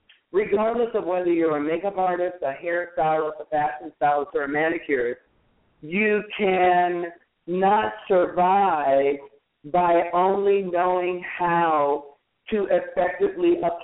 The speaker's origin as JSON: {"language": "English", "town": "Tacoma", "region": "Washington", "country": "United States", "said": "I've been running around seeing my family and my friends because I'm from Tacoma, Washington."}